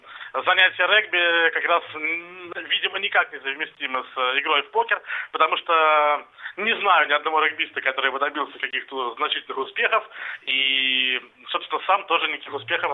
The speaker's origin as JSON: {"language": "Russian", "region": "Saint Petersburg", "country": "Russia", "said": "я из Санкт-Петербурга."}